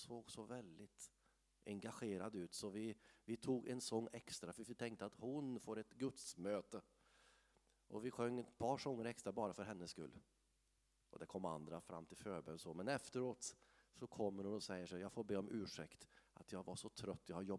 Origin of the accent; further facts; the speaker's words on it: Arvika, Värmland, Sweden; när jag växte upp i Arvika